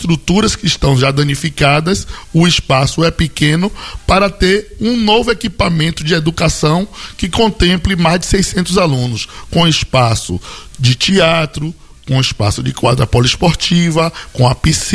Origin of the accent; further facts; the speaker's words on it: Salvador, Bahia, Brazil; seria horroroso para mim sair do bairro onde eu nasci e me criei